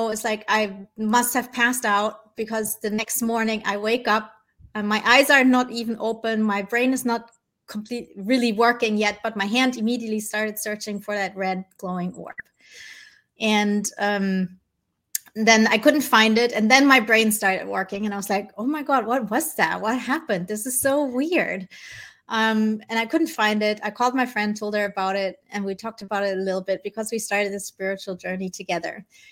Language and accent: English; Germany; also born or lived in Colombia; I was actually born in Colombia in South America. And then I was adopted by my parents, who are Dutch. But I grew up in Germany, where they lived at the time.